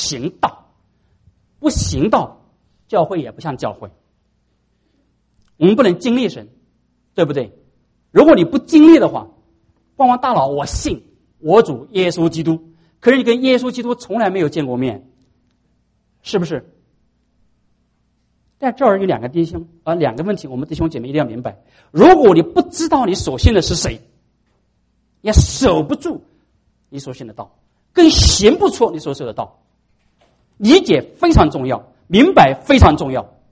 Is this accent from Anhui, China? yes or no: yes; Anhui, China; 我们十多岁的时候，那家乡唱戏哈，唱那个我们安徽人唱那个叫什么，黄梅戏。